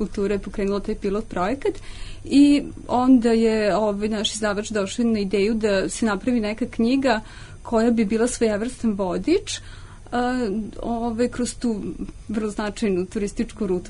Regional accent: Novi Sad, Vojvodina, Serbia; ja sam Novosađanka

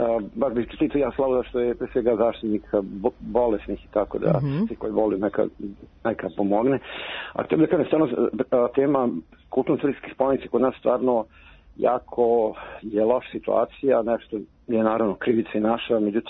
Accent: Serbia; Mi kao siromašna država ne izdvajamo mnogo za kulturu i sad na da ovo sve što kod nas u Srbiji

